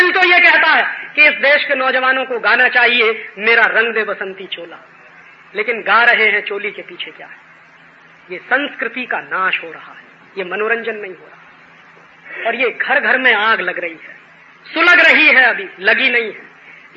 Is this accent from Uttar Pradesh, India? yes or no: yes; Allahabad, Uttar Pradesh, India; मैंने मेरे शहर में सर्वे कराया था इलाहाबाद में